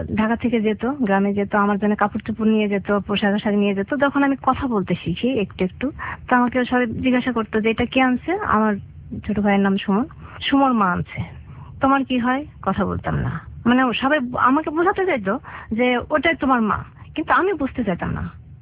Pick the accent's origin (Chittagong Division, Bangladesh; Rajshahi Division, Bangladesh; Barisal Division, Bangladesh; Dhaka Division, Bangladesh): Rajshahi Division, Bangladesh; Pabna; born there; আমার জন্ম পাবনাতে, দুই বোন তিন ভাই, আমার বাবা সরকারি চাকরি করত, আমি সবার বড়।